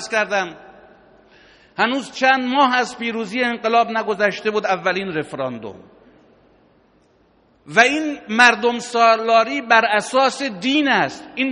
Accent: Iran; به بنده به عنوان یک ایرانی میگفت

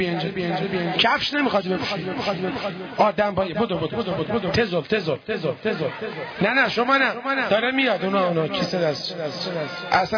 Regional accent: Tabriz, East Azerbaijan, Iran; حالا خوبه نگفتم شهر خودمون تبریز رو نگفتم

